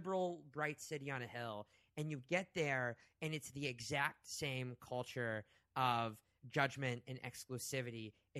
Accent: Oklahoma, United States; So I grew up in Oklahoma where everyone, in particularly sort of this country club type community

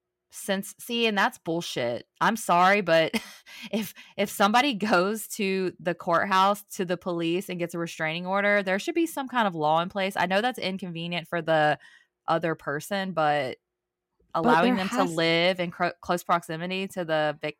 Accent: East Coast, United States; I am originally from the East Coast. People in the Bay Area are just different sometimes.

